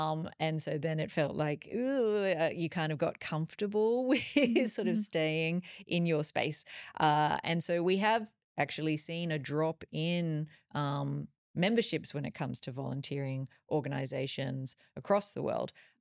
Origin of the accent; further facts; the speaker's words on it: Australia; now in Dubai, United Arab Emirates; how lucky we are to be living here in Dubai and the sort of lifestyle that we have. And I mean, I grew up in Australia